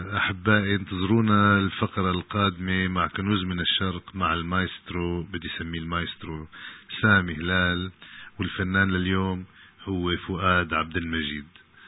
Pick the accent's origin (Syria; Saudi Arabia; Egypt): Syria